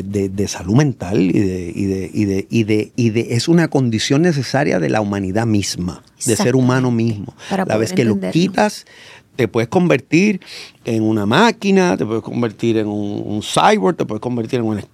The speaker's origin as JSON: {"language": "Spanish", "country": "Puerto Rico", "said": "nuestra uh-huh. vida como puertorriqueño y puertorriqueña."}